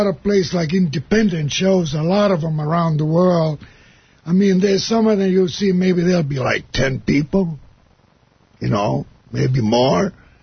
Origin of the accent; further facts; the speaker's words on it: Sunset Beach, Hawaii, United States; Yeah, we grew up together in Hawaii. We used to live down there in Sunset Beach, Hawaii, where we always surf all the time